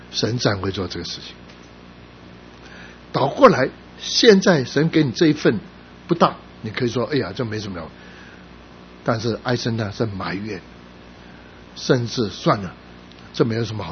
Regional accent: China; 他是印度人，我是中国人

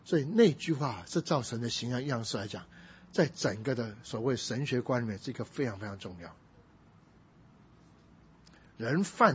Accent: Guangdong, China

